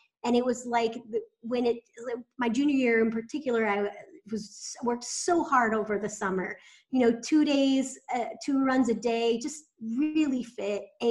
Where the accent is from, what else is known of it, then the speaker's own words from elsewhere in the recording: Iowa, United States; So I grew up in Iowa and I played a lot of sports.